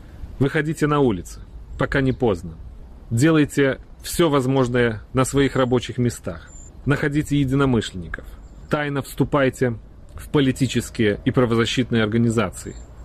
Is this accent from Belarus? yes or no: no; Vilnius, Vilnius County, Lithuania; Пушкин стоял и будет стоять в моем родном городе, в Вильнюсе.